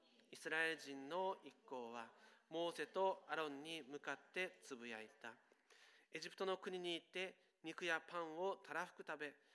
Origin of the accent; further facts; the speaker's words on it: Kumamoto, Japan; 私は熊本のすごい田舎で育ちました。ある方は四日市のこの地も田舎だと言いますけど、ここよりもおそらく10倍田舎です。